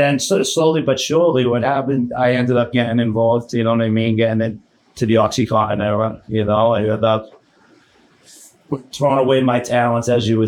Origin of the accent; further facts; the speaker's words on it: Charlestown, Massachusetts, United States; Newtown. I grew up down in Newtown. You know, I got to give the shout from my town.